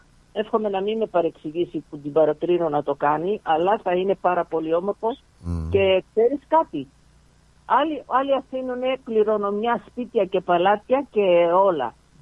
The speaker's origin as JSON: {"language": "Greek", "country": "Sudan", "lives_now": "Greece", "said": "μιας και είμαι από το Σουδάν"}